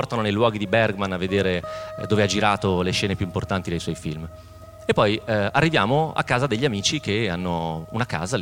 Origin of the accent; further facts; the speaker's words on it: Romentino, Piedmont, Italy; non facciamo sentire che siamo di Romentino, perché a Romentino, lei diceva, avevamo la voce alta, parlavamo in dialetto